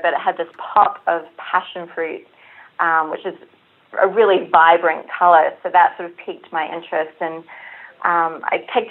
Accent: Queensland, Australia; which is in the southeastern part of Queensland, my home state.

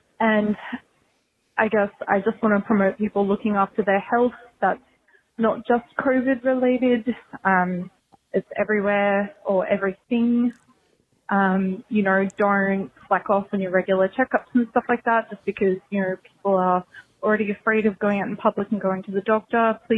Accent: Australia; accent: Australian; And if you can't already tell from my accent, I'm Australian. I am in Brisbane, which is in the state of Queensland.

